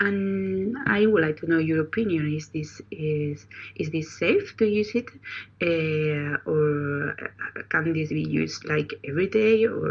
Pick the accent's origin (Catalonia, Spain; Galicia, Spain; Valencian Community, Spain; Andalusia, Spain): Valencian Community, Spain; Valencia; English is a second language; I'm from Valencia in Spain.